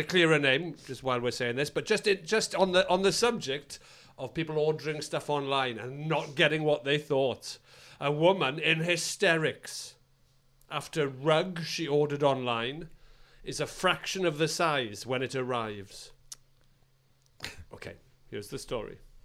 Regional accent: Wales, United Kingdom; Being Welsh and having … Sean that people struggle

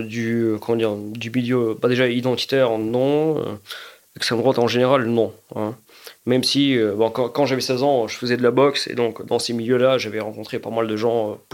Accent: France; moi, en tant que Français d'origine ukrainienne

